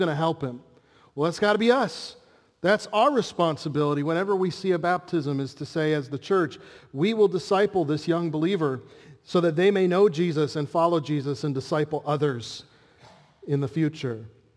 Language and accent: English; Chicago, Illinois, United States; I grew up in Chicagoland, and you all think we're famous for pizza.